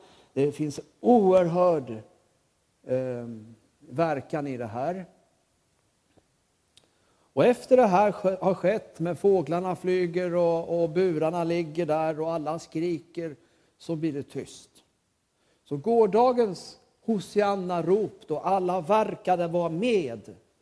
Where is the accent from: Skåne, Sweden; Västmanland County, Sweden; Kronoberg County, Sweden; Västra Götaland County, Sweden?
Kronoberg County, Sweden; Ljungby; Jag kommer från Ljungby. Och det ligger ju en bit bort.